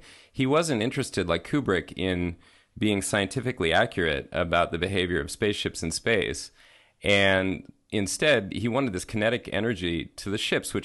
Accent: Menlo Park, California, United States; The Homebrew Computer Club had just that year started in my hometown of Menlo Park

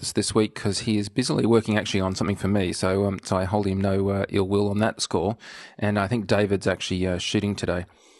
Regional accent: Australia; I'm an Australian. We didn't study American history, of course.

